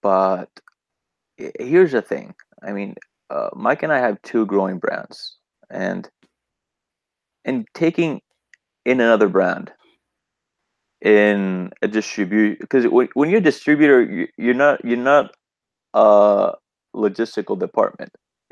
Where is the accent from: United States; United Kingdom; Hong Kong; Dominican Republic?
Dominican Republic; first language Spanish; people and seeing like our fellow Dominicans smoking the cigars and enjoying the cigars. And it's my native language. I mean, it's awesome selling cigars in Spanish.